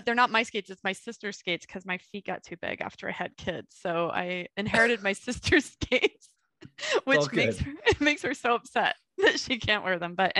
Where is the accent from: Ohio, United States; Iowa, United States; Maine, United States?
Iowa, United States; Des Moines; growing up in Des Moines, there weren't a lot of like, there's not a lot of farm, you know, like we're like I'm in the, it's the city.